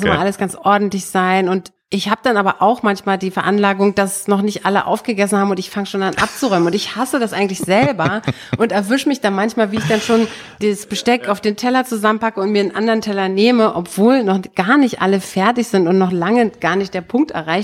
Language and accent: German; East Germany, Germany; Als Kind im Osten